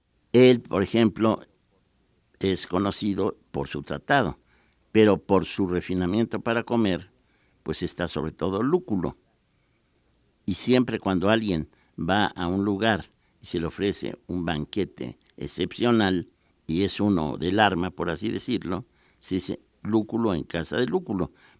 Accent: Mexico; Yo, que soy totalmente mexicano, confieso que no me gusta.

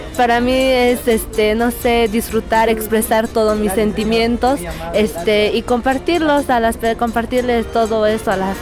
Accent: Santa María Tlahuitoltepec, Oaxaca, Mexico; soy de Santa María Tlahuitoltepec, Mije, Oaxaca, de donde viene la banda.

